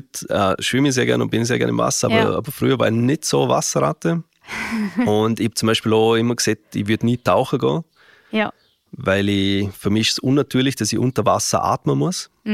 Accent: Vorarlberg, Austria; Also ich bin ursprünglich aus Österreich, aus Vorarlberg.

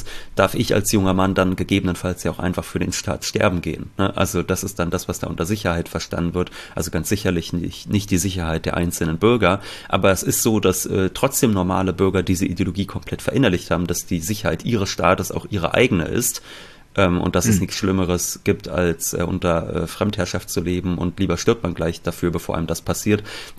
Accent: Germany; was habe ich davon als Deutscher? Ich habe davon, dass ich von Deutschen statt von Chinesen regiert werde.

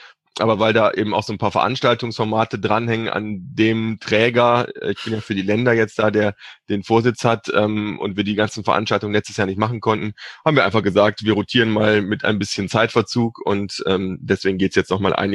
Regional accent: Cologne, North Rhine-Westphalia, Germany; ich komme aus Köln

